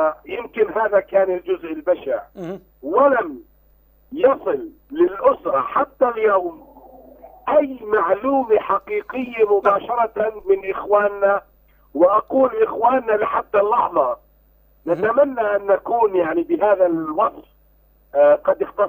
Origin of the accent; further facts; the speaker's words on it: Palestine; حقيقة الاعتقال لا يخيف الفلسطيني، والموت هو أثناء أمانينا كفلسطينيين